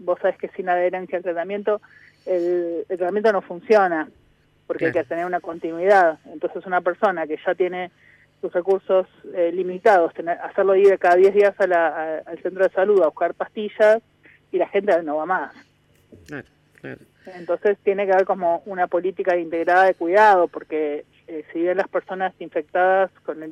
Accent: Argentina

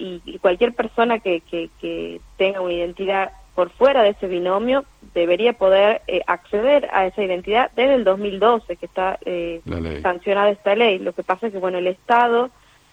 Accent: Tucumán, Argentina; acá yo soy de Tucumán

